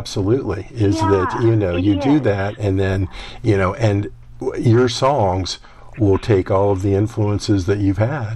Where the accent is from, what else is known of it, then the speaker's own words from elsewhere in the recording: Piqua, Ohio, United States; I'm from Piqua, Ohio, which I would think you might know, which is the home